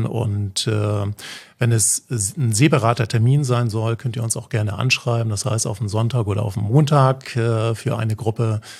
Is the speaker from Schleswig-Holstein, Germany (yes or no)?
yes; Flensburg, Schleswig-Holstein, Germany; born there; also born or lived in Hamburg; Ich bin, wie man das wahrscheinlich auch hört, aus Norddeutschland, gebürtiger Flensburger, aber lebe, habe die letzten 20 Jahre eigentlich in Hamburg gelebt und bin jetzt auch noch relativ neu auf der Insel, erst seit Oktober letzten Jahres.